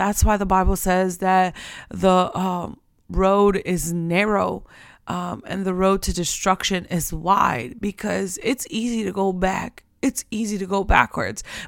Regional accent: Florida, United States; Like, I'm from Florida. Where y'all at, Florida?

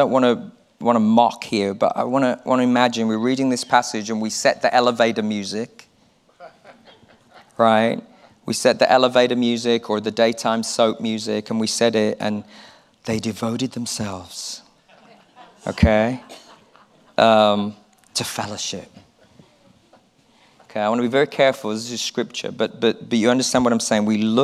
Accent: United Kingdom; I am British. I am British. Sometimes I forget, but I am. I really am British.

